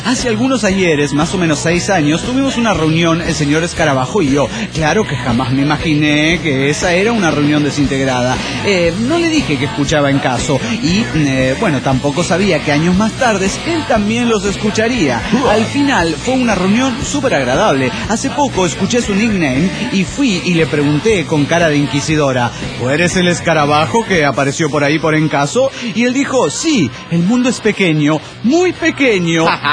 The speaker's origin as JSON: {"language": "Spanish", "town": "Viale", "region": "Entre Ríos", "country": "Argentina", "said": "de Vial, Entre Ríos, Argentina."}